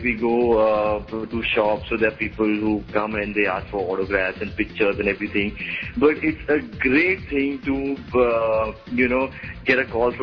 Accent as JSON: {"language": "English", "region": "Delhi", "country": "India", "lives_now": "Mumbai, India", "said": "Actually, I'm from Delhi, so I came to Bombay and started auditioning for a lot of advertisements and other things."}